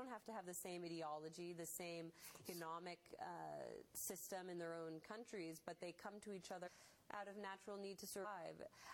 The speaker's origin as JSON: {"language": "English", "country": "United States", "said": "as an American, I do support the idea that we are less reliant on imports and that we actually focus on our own industry again"}